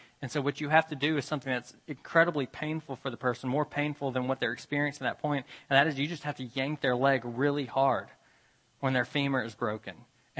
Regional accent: Memphis, Tennessee, United States; subsequently been part of a new church plant in my hometown, Memphis, Tennessee.

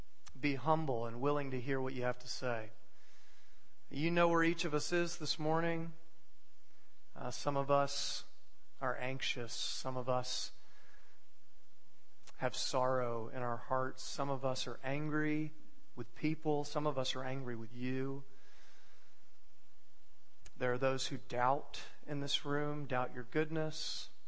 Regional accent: Florida, United States; I don't, because I grew up in Florida where you're not required to read in high school.

